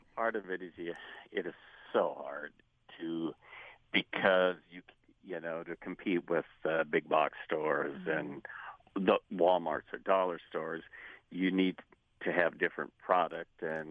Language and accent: English; Blackduck, Minnesota, United States; I grew up in the Black Duck area and then went off to college, and then I was also in Denmark for a while